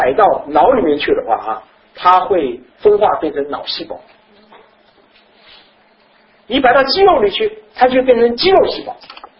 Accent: China; 他是朝鲜人，我是中国人。

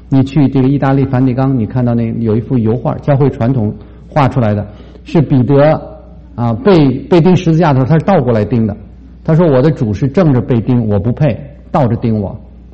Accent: Beijing, China; 我说我是北京人，这是我从小长大的地方，我现在在这个地方

